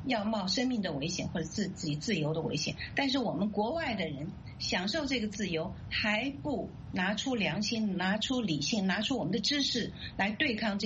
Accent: China

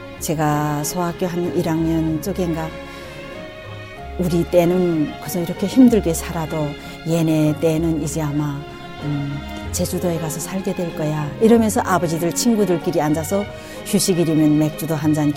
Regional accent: Kangwon, North Korea; 아, 제 고향은 강원도예요. 강원도고 바로 남한 땅이 바라보이는 그런 지역이라 항상 어려서부터 저 철조망 너머에는 뭐가 있을까, 누가 살까

